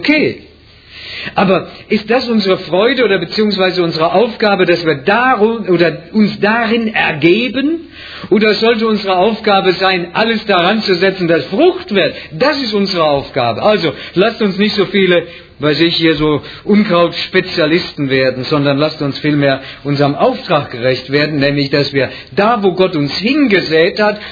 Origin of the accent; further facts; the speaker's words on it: Rhineland-Palatinate, Germany; Bei uns im Westerwald sagt man Heckemoped. Also Wald ist der Heck, sagt man bei uns.